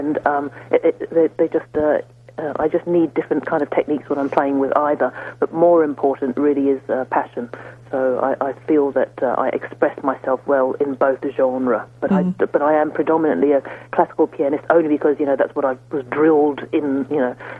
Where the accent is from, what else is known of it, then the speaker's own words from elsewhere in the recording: London, United Kingdom; born there; I was born in London in the UK